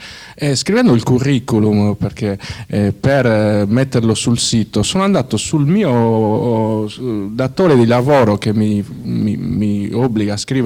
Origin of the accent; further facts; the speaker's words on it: Sardinia, Italy; first language Sardinian; per noi che siamo sardi, conoscere il sardo è una cosa che ci serve o no?